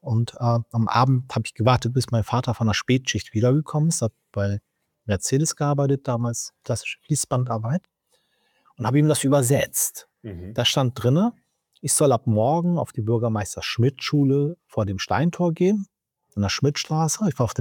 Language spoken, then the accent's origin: German; Bremen, Germany; ich komme aus Bremen